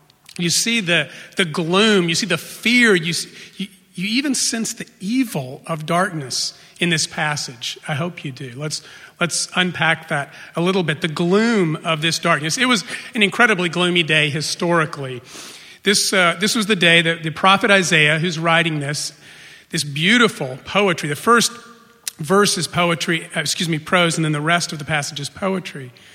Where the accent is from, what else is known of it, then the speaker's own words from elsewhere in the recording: El Paso, Texas, United States; From my earliest memories, I grew up in El Paso, Texas.